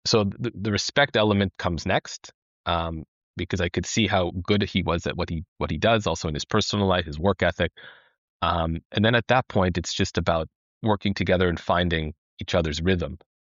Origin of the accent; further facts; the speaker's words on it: Canada; moved away as an adult; now in Germany; I'm from Canada, but chemist, a PhD, did my PhD in Canada, and then moved to Germany to run a group at Max Planck.